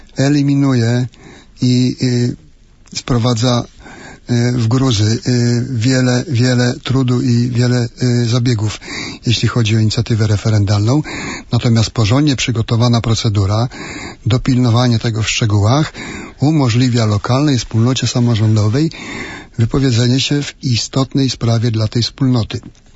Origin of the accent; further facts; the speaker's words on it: Platerówka, Lower Silesian Voivodeship, Poland; Ja pochodzę z takiej gminy, to jest gmina Platerówka.